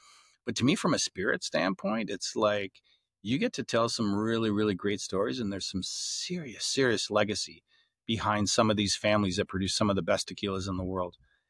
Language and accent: English; Canada; we're both Canadian owners of brands